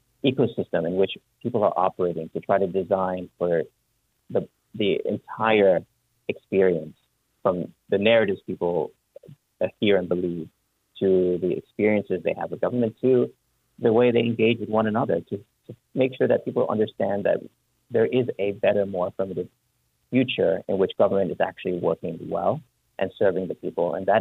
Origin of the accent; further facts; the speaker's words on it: Louisiana, United States; I'm from Louisiana, and we had a very similar experience during Katrina and our reactions to FEMA.